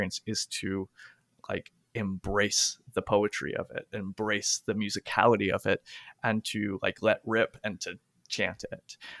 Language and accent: English; Florida, United States; accent: Southern; I'm from Central Florida, and I speak with I was raised by an old Southern lady, my grandma, so I speak with her old timey accent